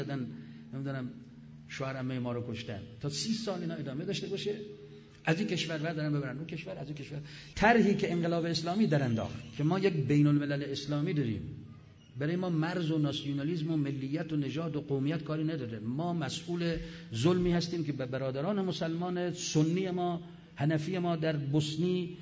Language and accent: Persian; Iran; ما ایرانی هستیم، اما ایرانی مسلمانیم